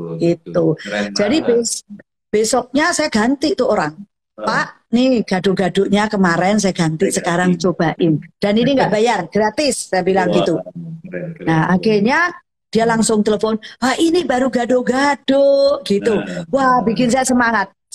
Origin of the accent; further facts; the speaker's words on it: Surakarta, Central Java, Indonesia; Kebetulan saya dari Solo, banyak orang yang ngomong tuh beli gado-gado di si Solo.